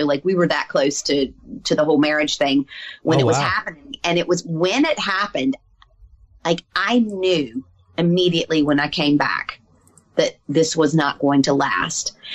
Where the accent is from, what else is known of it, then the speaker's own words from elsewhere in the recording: the South, United States; And so I'm from the South, as you can tell.